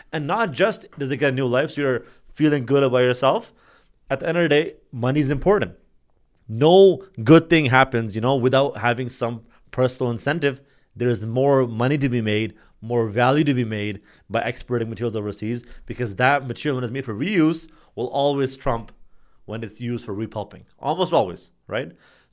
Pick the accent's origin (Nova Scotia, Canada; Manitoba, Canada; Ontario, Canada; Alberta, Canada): Ontario, Canada; we're from Canada, so in Canada, in Toronto area